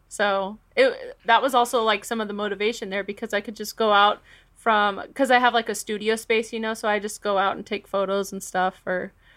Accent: Denver, Colorado, United States; now in New York, United States; I came from Denver, but I've been here for 9 years

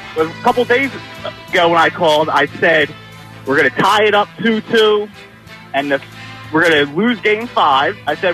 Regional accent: Philadelphia, Pennsylvania, United States; So I came around, and we're from Philly, and it's Philly versus everybody all the time.

